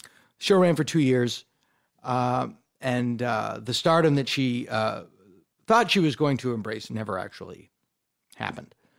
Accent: Hopedale, Massachusetts, United States; When I was a kid growing up in Hopedale, Massachusetts, the one thing that I loved more than anything was horror movies.

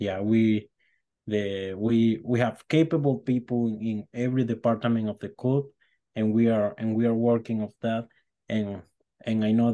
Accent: Zulia, Venezuela; moved away; It was really hard, man, because I immigrated from Venezuela 4 years ago, and the only team that I have left from Zulia was the soccer team, Zulia FC.

